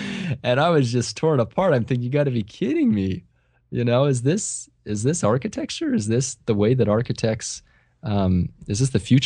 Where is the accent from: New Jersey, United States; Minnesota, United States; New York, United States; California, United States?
California, United States; born or raised there; also born or lived in East Coast